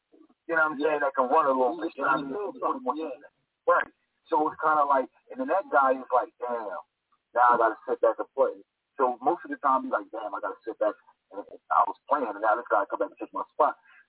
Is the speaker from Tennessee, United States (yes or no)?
no; Tampa, Florida, United States; now in Philadelphia, United States; Like, I come from Philly, even though I'm from Tampa, you know what I mean? Like, I live in Philly now.